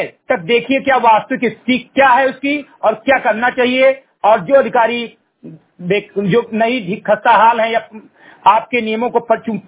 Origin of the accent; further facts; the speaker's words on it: Mirgarhai, Uttar Pradesh, India; ग्राम सभा से मिर्गढ़ई विकासखंड मेनपुरवा जनपद बहराइच का मूल निवासी हूं